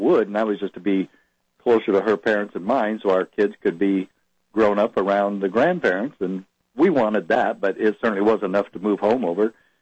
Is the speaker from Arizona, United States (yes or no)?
yes; Arizona, United States; even though we're both from southern Arizona. And yeah, I would love to be sheriff in my hometown.